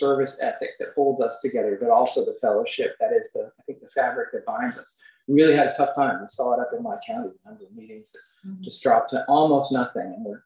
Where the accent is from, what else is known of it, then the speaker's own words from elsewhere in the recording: Maine, United States; And I grew up in Maine. My college was in New York State.